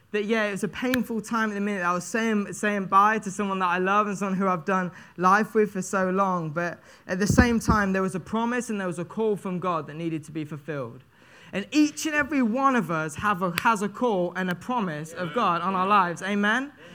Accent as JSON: {"language": "English", "region": "East Midlands", "country": "United Kingdom", "lives_now": "Devon, United Kingdom", "said": "I'm from Lincolnshire up north. It's 280 miles away. I know I don't really sound like a northerner, but I do."}